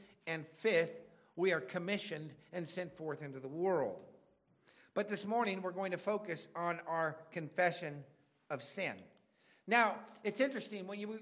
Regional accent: Quincy, California, United States; the little church that I grew up at in Quincy, California.

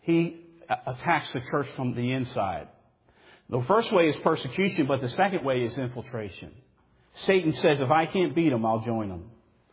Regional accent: Baltimore, Maryland, United States; When we were little, growing up in Baltimore, I don't know why we did this.

